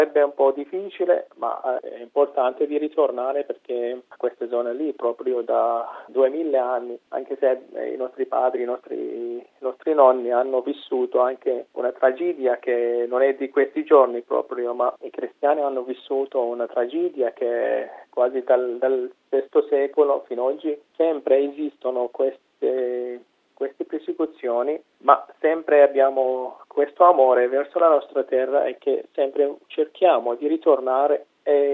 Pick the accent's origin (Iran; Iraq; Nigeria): Iraq; Nineveh; Italian is a second language; il mio paese e anche altri paesi della piana di Nineve sono ai confini tra l'esercito, il governo iracheno e l'ISIS